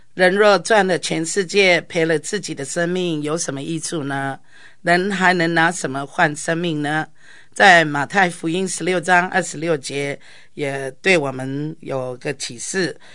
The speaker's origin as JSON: {"language": "Chinese", "town": "Taipei", "country": "Taiwan", "tie": "born or raised there", "said": "我那时候民国38年的时候，我是出生在民国38年出生，然后当我12岁的时候，我挑起家计，我还要到我们台北的"}